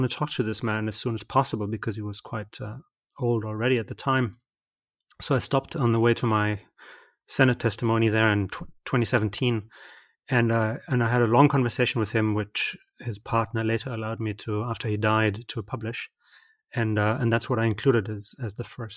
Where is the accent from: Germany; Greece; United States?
Germany; I mean, I am German. I was born and raised in Germany